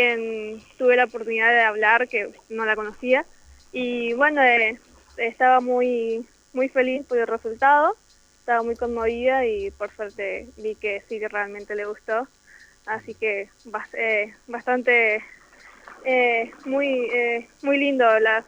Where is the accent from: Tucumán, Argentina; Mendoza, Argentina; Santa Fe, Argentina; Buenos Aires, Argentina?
Santa Fe, Argentina; San Cristóbal; Yo soy de San Cristóbal y bueno, desde muy chica he estado pintando murales, dibujos, de todo un poco referido al arte.